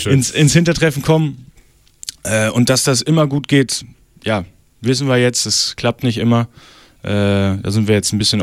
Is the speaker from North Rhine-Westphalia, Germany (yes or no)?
no; Barsinghausen, Lower Saxony, Germany; Ich komme aus Basinghausen und habe da 2006, glaube ich, angefangen, Handball zu spielen.